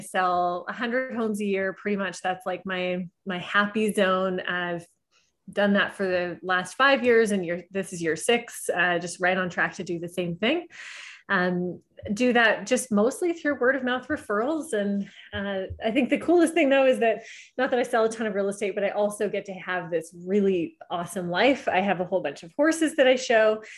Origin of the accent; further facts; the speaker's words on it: Canada; I'm from Canada, the Great White North.